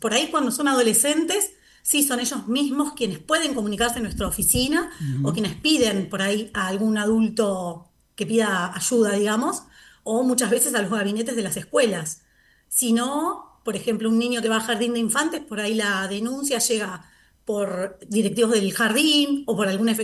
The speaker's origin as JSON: {"language": "Spanish", "town": "Mar del Plata", "region": "Buenos Aires Province", "country": "Argentina", "said": "Yo soy de Mar del Plata."}